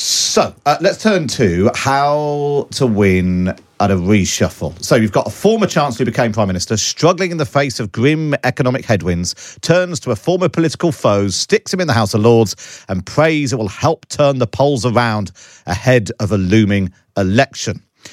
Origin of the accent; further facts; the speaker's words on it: England, United Kingdom; Me being English said to Polly, no, don't vote for me, I don't care.